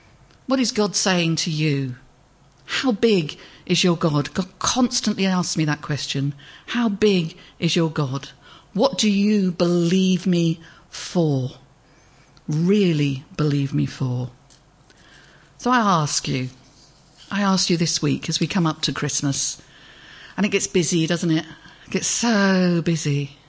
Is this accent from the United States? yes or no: no; United Kingdom; We're very British, aren't we?